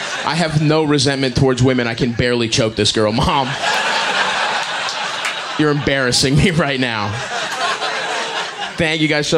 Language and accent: English; Baltimore, Maryland, United States; I grew up in Baltimore. I'm kind of poor, you know, first generation immigrant.